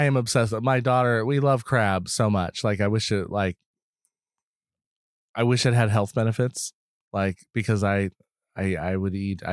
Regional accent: Boston, Massachusetts, United States; I'm from Boston. I say the wrong things all the time here sometimes.

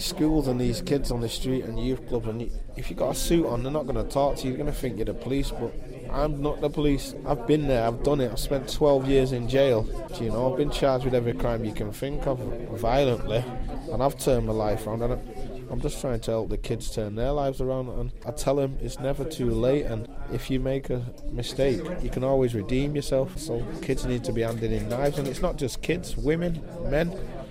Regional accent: Manchester, North West England, United Kingdom; I come from Mosside.

